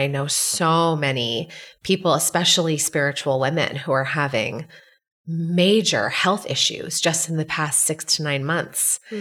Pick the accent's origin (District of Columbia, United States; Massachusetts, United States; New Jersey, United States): Massachusetts, United States; I grew up outside of Boston, very Puritan culture. It still is in a lot of ways.